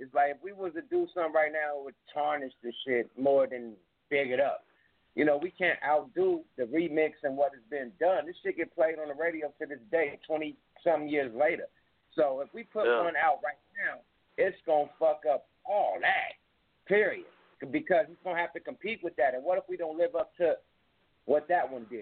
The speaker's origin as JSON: {"language": "English", "town": "Oakland", "region": "California", "country": "United States", "said": "And I'm not from the Bay. I'm from Oakland, my nigga. Straight up."}